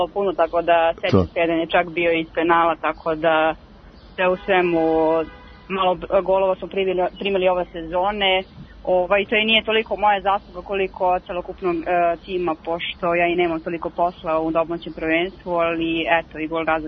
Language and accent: Serbian; Kruševac, Šumadija and Western Serbia, Serbia; born there; pošto sam rođena u Kruševcu, provela tamo